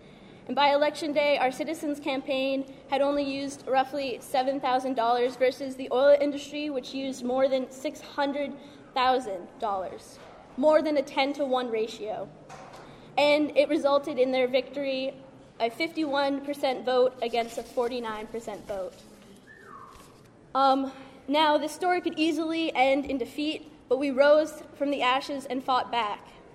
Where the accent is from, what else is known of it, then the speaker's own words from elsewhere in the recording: South Portland, Maine, United States; In my hometown of South Portland, a project was proposed to export tar sands oil from Alberta, Canada